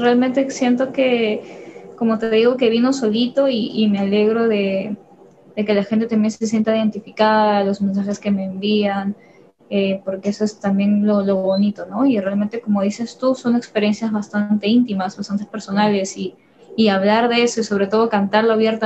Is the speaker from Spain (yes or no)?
no; Peru; yo soy, como dijeron aquí, yo soy de Perú.